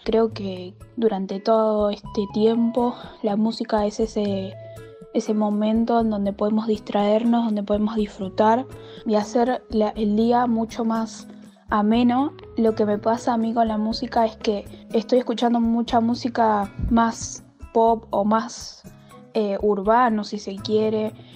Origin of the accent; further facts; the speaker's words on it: Viedma, Río Negro, Argentina; tengo 18 años y soy de Viedma, Río Negro.